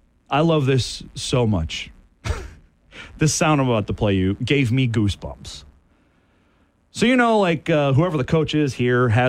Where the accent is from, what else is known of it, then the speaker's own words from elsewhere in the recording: Michigan, United States; I grew up basically in South Bend, mm-hmm. like 30 minutes away in Southwest Michigan.